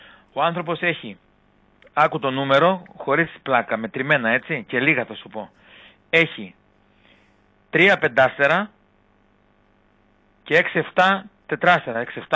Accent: Heraklion, Crete, Greece; Εγώ είμαι από το Ηράκλειο, ναι.

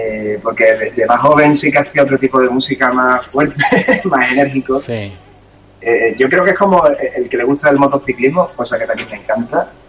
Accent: Cádiz, Andalusia, Spain; mis primeras horas de vida en Cádiz, de la Caleta. Soy de la Caleta, nací en un hospital que se llama Hospital de Mora.

